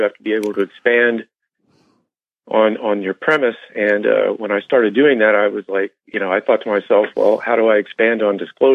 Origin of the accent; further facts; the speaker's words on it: Pennsylvania, United States; I had a very dramatic UFO sighting when I was a little boy in growing up in the Pennsylvania countryside